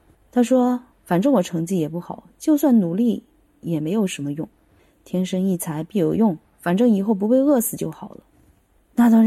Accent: Chongqing, China; 我是来自重庆的

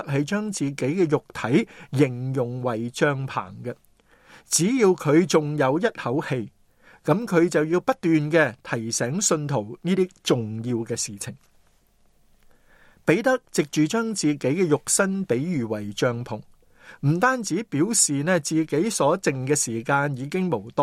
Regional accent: China; 我们中国人说人之将死，其言也善。

